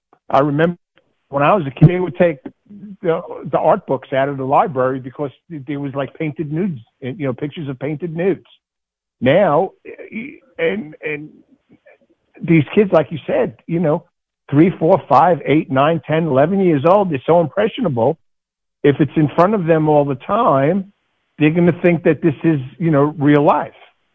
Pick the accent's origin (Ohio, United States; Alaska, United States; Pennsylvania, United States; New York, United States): New York, United States; I mean, when I grew up in New York, I mean, we only had like 6 or 7 channels.